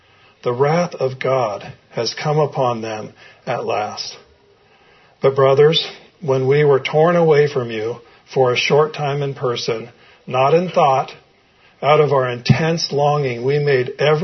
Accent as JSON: {"language": "English", "town": "Folsom", "region": "California", "country": "United States", "tie": "born or raised there", "said": "they were at Community Bible Church where I grew up in Folsom."}